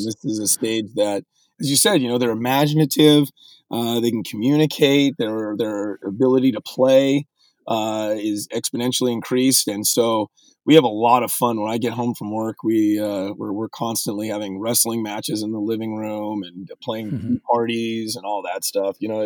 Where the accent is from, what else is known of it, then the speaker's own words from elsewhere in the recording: Washington, United States; moved away; based on my experience growing up in Washington State, playing high school football and other sports and really enjoying my high school experience.